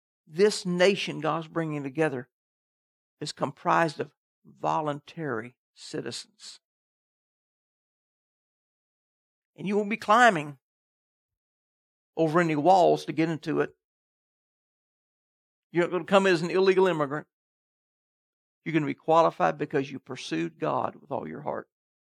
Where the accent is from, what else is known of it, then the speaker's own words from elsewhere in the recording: Tennessee, United States; I just returned from my hometown in Tennessee that has been overrun with much drug operation.